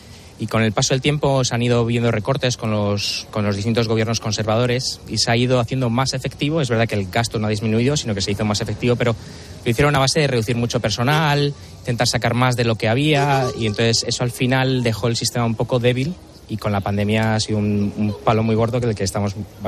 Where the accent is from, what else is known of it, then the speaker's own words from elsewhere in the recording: Spain; Yo soy español, se podría decir, que es como más olive